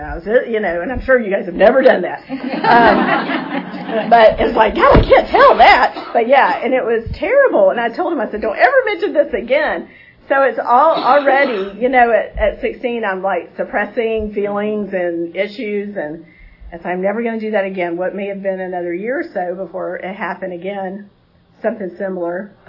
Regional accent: Georgia, United States; I grew up in down near Fort Benning, Georgia. My dad was retired military.

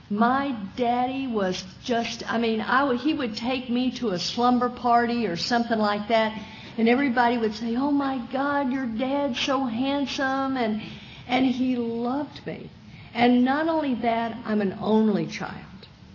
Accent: Texas, United States; And I was born and raised in Texas, and I grew up in a Southern Baptist home.

